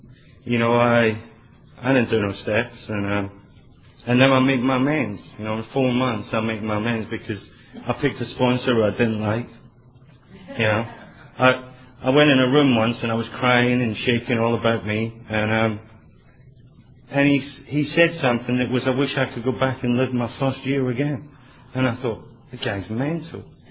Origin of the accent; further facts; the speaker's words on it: Scotland, United Kingdom; now in London, United Kingdom; I'm in Toronto. I'm from Scotland. I live in London